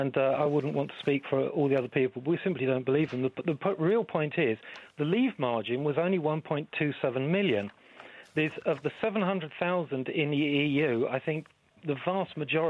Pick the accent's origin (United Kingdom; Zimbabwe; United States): United Kingdom; now in Munich, Germany; I'm British in Munich, been here about 30 years.